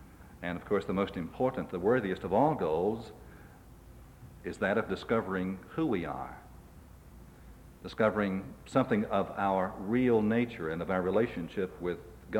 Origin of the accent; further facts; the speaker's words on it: Virginia, United States; born there; Or, in my case, Southwest Virginia, from those hills in Southwest Virginia. Well, that's not where I came from. That's where my mother was when she gave birth to me